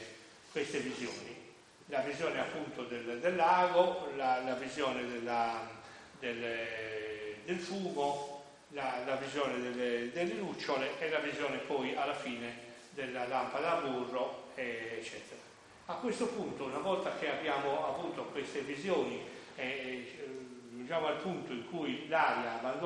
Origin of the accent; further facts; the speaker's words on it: Sassari, Sardinia, Italy; born there; La finalità di questo è che io sono nato a Sassari.